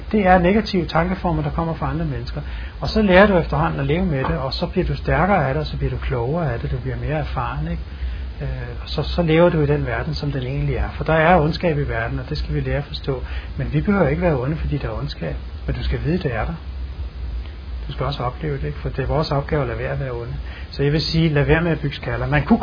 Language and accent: Danish; Valby, Capital Region of Denmark, Denmark; Og sådan ser der i hvert fald ikke ud i Valby, hvor jeg kommer fra hjemme i Danmark.